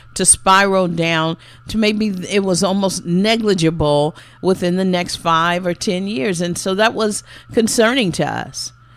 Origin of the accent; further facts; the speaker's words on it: Indianapolis, Indiana, United States; I grew up in Indianapolis, right around the corner from O'Malley's on Emerson. I grew up around 38th and Arlington, so we visited O'Malley's quite frequently.